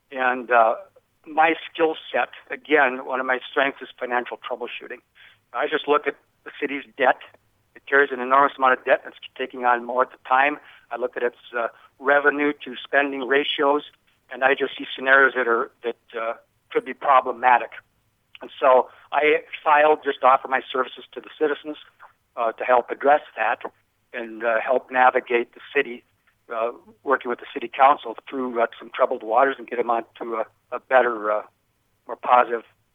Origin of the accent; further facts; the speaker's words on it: Bemidji, Minnesota, United States; I grew up in Bemidji, came here with my family when I was 4 years old. At that time, Bemidji was a smaller, simpler community.